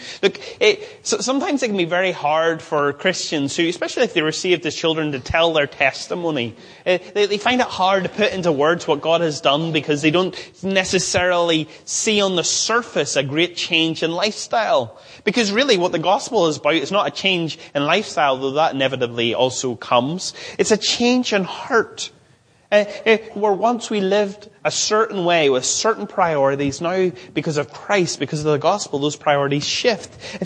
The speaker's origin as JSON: {"language": "English", "region": "Northern Ireland", "country": "United Kingdom", "said": "You go, no, not England. I'm from Northern Ireland. You know, it's our identity. It's where we're from."}